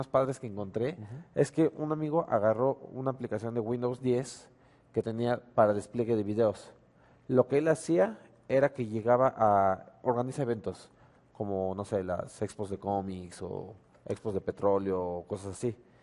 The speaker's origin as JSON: {"language": "Spanish", "town": "Tulancingo", "region": "Hidalgo", "country": "Mexico", "said": "en una casa en Tulancingo Hidalgo, de donde yo soy"}